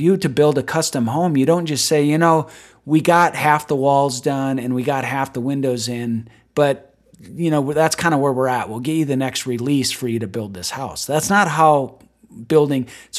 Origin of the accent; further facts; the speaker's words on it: South Dakota, United States; of a guy from me growing up in the Black Hills of South Dakota.